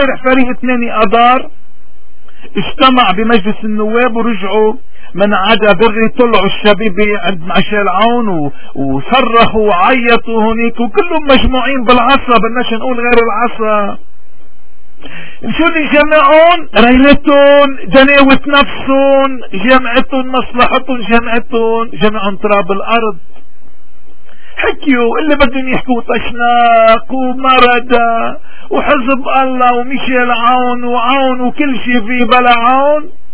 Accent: Lebanon; نحنا لبنانية

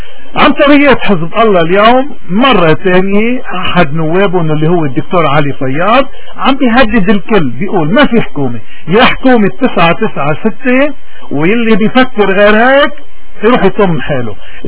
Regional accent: Lebanon; هذا الإنسان اللي نحن كلبنانيين بحاجة لأمثاله تيكونوا سياسيين ومسؤولين وقياديين.

